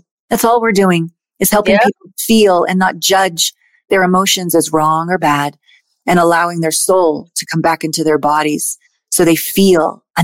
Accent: Canada; I'm Canadian

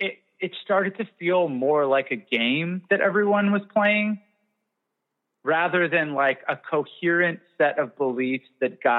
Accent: Canada; I'm also Canadian. So there's a cultural element to all of that.

